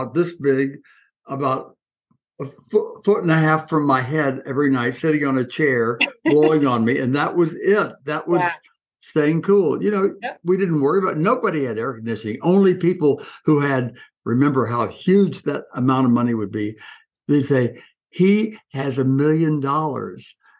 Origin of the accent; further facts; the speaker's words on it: Coral Gables, Florida, United States; I was born in Coral Gables, Florida, and raised before air conditioning.